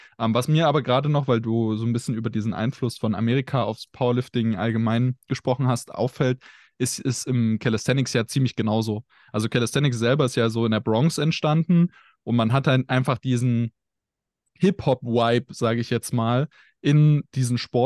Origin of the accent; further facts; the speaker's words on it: Zwickau, Saxony, Germany; Na gut, ich komme aus Zwickau, dementsprechend musste der 1,90 Meter mit Glatze sein.